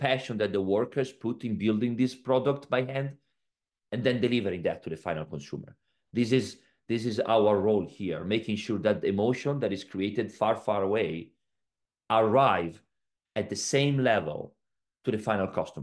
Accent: Bologna, Emilia-Romagna, Italy; And growing up in Bologna, of course, for me

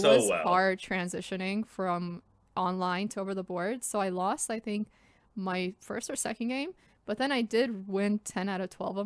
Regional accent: New York, United States; Marshall Chess Club as well, since I'm from New York, would be amazing.

